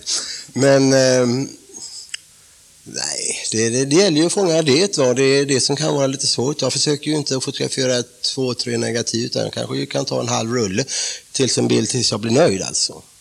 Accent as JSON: {"language": "Swedish", "town": "Gothenburg", "region": "Västra Götaland County", "country": "Sweden", "moved": "yes", "lives_now": "Stockholm, Sweden", "said": "när jag flyttade till Stockholm så... Jag är göteborgare från början, va? Mm. 64, då flyttade jag hit"}